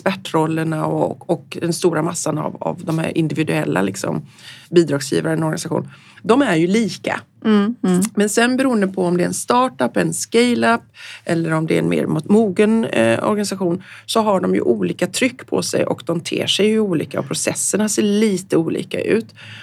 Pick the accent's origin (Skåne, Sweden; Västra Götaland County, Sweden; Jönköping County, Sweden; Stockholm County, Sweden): Västra Götaland County, Sweden; Gothenburg; Uppsala andra och Göteborg, min hemstad, tredje hand.